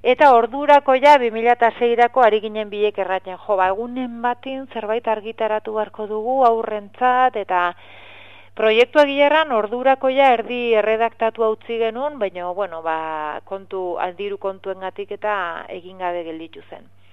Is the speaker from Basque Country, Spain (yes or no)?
yes; Basque Country, Spain; inguru euskaldun batin bizi gara, euskalduna gara, euskaraz ikasi dugu